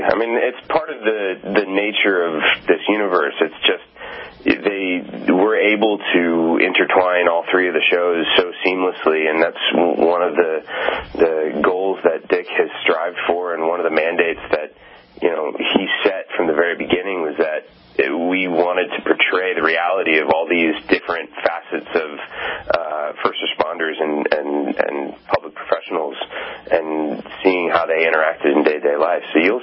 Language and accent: English; Cleveland, Ohio, United States; born there; I was born in Euclid Hospital. Near Little Italy.